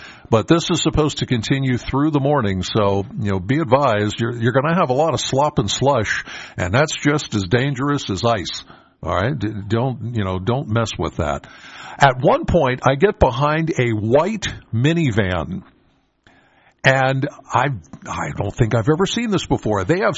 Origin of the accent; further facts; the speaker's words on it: Penns Valley, Pennsylvania, United States; I'm from Penns Valley. So as I'm approaching Center Hall, here I'm coming up